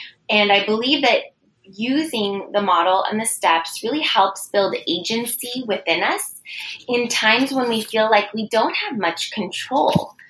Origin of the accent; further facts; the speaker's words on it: San Francisco, California, United States; I am a multiracial person with Filipina and Italian ancestry and born and raised in San Francisco.